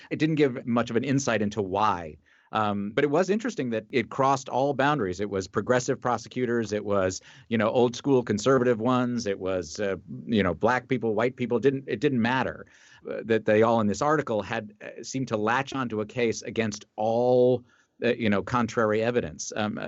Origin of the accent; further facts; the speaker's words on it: New York City, New York, United States; I come from New York City, you know, and Philly is very similar